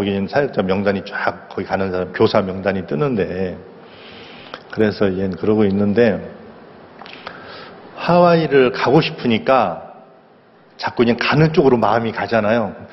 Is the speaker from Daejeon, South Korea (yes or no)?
yes; Daejeon, South Korea; also born or lived in Seoul; 저는 태어나긴 서울서 태어나고 자라기는 주로 대전에서 자라고 서울에 외갓집이 막 친척들이 많고 서울 대전을 주로 어렸을 때 쭉 컸어요.